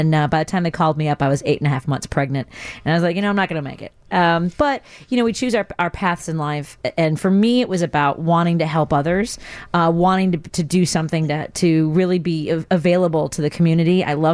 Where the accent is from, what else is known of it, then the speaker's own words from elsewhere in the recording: Chicago, Illinois, United States; Well, growing up in Chicago, I was a lifeguard at North Avenue Beach